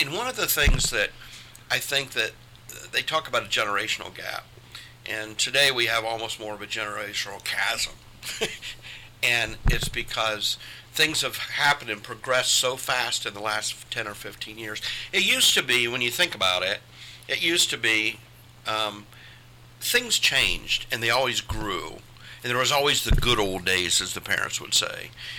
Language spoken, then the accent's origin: English; Hilliard, Ohio, United States; when I was a kid, I grew up in Hilliard, and when I was a kid, Hilliard wasn't very big at all